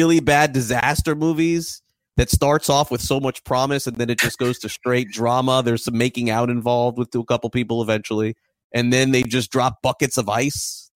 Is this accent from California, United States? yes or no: no; Florida, United States; It's time to dive into my home state, where I live, and the wackiest stories that go on around the country.